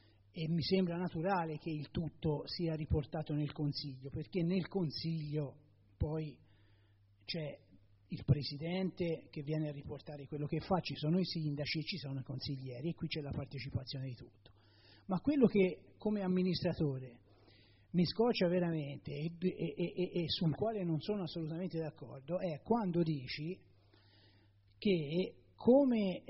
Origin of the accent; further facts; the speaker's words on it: Montefoscoli, Tuscany, Italy; quello di Montefoscoli, che è il mio paese